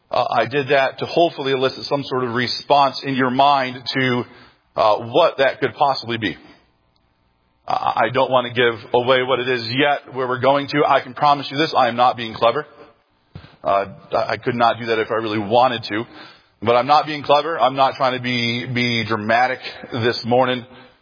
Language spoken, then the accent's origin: English; Kansas, United States; Hey, I'm from Kansas. I'm allowed to do that.